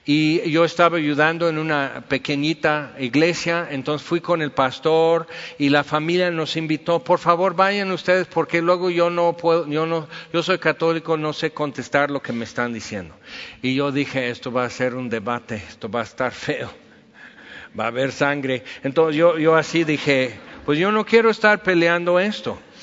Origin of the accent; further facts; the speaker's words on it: Puebla, Mexico; y yo soy poblano, ¿y qué?